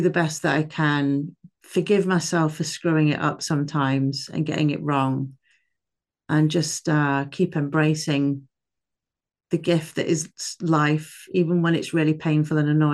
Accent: England, United Kingdom; I'm from England.

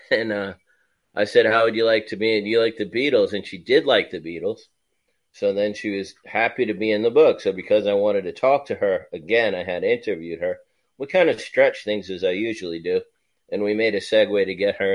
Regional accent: Queens, New York, United States; accent: Queens; Well, I grew up in Queens, New York, and some people picked that up instantly by my accent.

